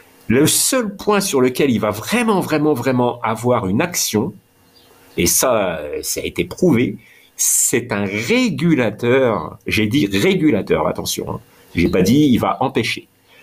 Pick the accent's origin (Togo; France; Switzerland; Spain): France; Grand Est; à la base, moi, je viens du Champagne, de la Champagne.